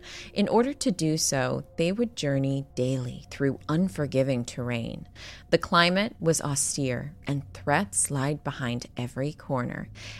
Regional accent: Canada; being Canadian, I just cannot imagine a Christmas without snow. It hasn't snowed here yet on the West Coast, at least where I am.

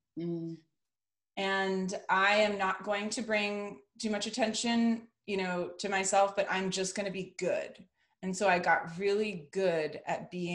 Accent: East Coast, United States; You know, growing up on the East Coast, I'd never been to Florida, you know, and here I was, you know, 20 years old.

